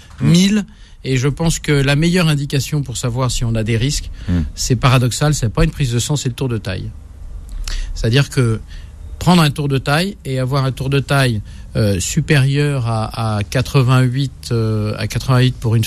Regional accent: France; moi, je suis français.

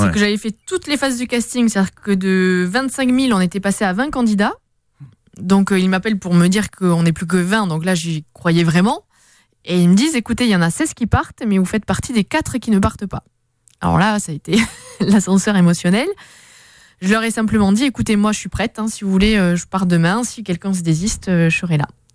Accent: Tarascon-sur-Ariège, Occitanie, France; Je suis ariégeoise de base et normande d'adoption.

